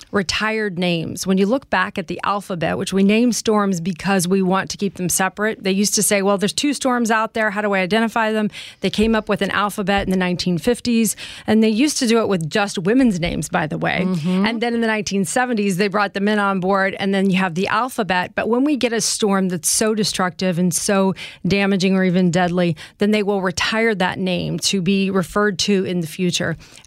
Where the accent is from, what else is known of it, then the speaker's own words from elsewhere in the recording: Jeffersonville, Indiana, United States; now in New York, United States; Southern Indiana, a little town called Jeffersonville. I always like to say small town, different kind of tough, but that's where I grew up.